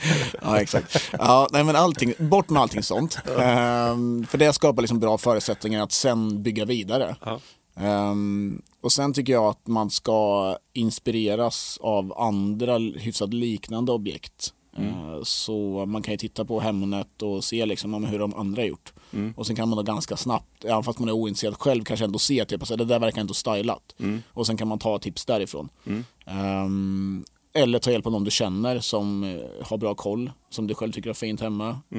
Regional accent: Finspång, Östergötland, Sweden; och jag är själv liksom från Finspång och tycker att det är helt, helt fantastiskt där

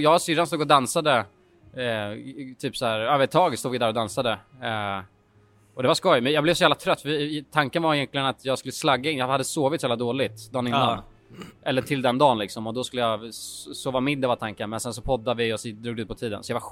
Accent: Sweden; Ja, vi är bara svenskar.

